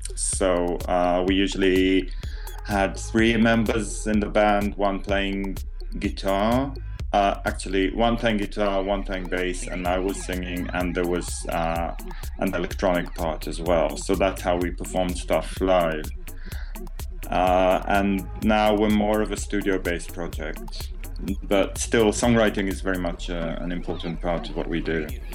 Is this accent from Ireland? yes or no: no; Israel; now in London, United Kingdom; So I'm from Israel